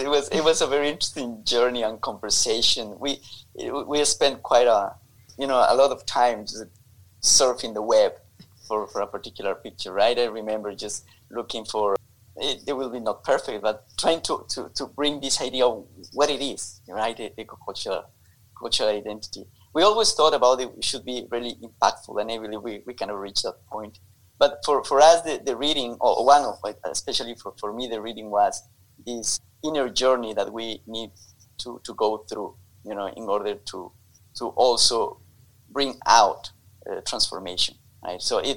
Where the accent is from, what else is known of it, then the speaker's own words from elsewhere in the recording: Ecuador; From where I am from Ecuador